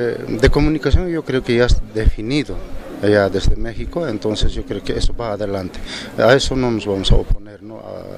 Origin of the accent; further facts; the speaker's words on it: Bolivia; soy de Bolivia, de la organización de CONAMAC.